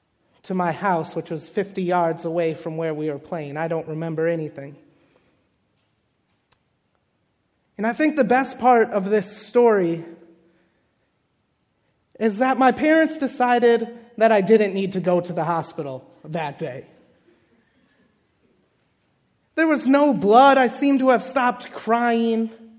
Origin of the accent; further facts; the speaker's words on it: Minnesota, United States; back in my home state of Minnesota